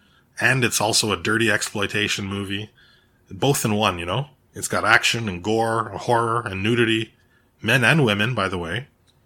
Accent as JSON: {"language": "English", "region": "Quebec", "country": "Canada", "tie": "born or raised there", "said": "I grew up in Quebec and watching French and Italian movies from a very young age. Yeah, we spoke mostly English in my house, but one of my grandmothers is Italian, one is French."}